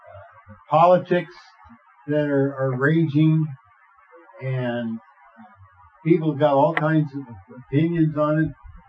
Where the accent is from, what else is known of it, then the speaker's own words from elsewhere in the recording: United States; And as an American, a citizen of the United States of America, it's actually encouraged by the Constitution